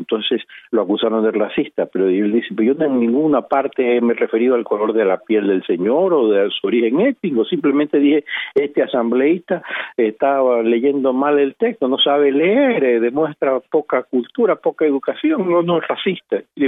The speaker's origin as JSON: {"language": "Spanish", "country": "Ecuador", "said": "Usted sabe que allá hay una, en mi país Ecuador, hay una persecución brutal contra los medios de comunicación"}